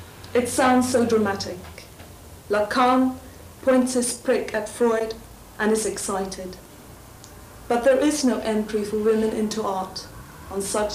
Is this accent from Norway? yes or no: yes; Norway; first language Norwegian; English is a second language; I am not English. And, but writing in English has been, in a way, liberating for me, because I have found a way to, in this language, to combine the abstract and the emotional to a greater extent than I could in my own language, which is Norwegian.